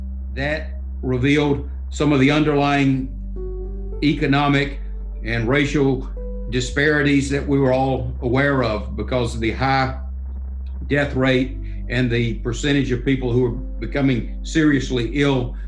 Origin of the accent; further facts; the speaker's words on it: Cordele, Georgia, United States; I grew up in Cordell, which is 40 miles away.